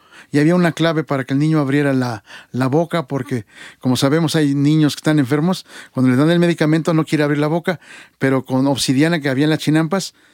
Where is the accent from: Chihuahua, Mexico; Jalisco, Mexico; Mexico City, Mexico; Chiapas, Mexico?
Mexico City, Mexico; Tlaxcaltemalco; En tanto, de donde yo vengo, en Tlaxcaltemalco, está dedicado más a la floricultura.